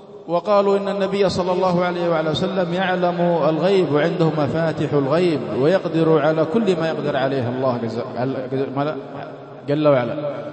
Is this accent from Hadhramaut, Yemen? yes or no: no; Aden, Yemen; اللي هي موجودة عندنا في عدن، طوائف الشاذلية موجودة عندنا في عدن